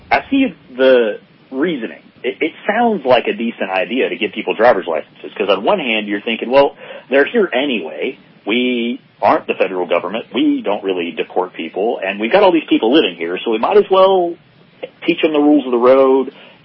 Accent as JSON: {"language": "English", "region": "Florida", "country": "United States", "tie": "born or raised there", "said": "Yeah, I grew up in Florida. Most people, they develop this image of palm trees and the beach, but the part of Florida I grew up in, we jokingly call Lower Alabama in North Florida."}